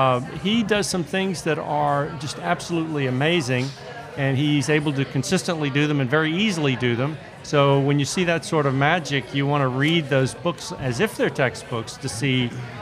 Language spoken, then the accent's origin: English; Alexandria, Louisiana, United States; also born or lived in Baton Rouge; I grew up in Alexandria, went to Catholic school from kindergarten through high school, and when I got to college at LSU in Baton Rouge, it was a completely different world.